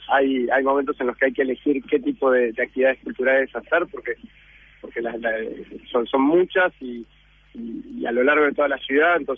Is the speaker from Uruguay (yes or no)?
yes; Uruguay; a nosotros como jóvenes uruguayos.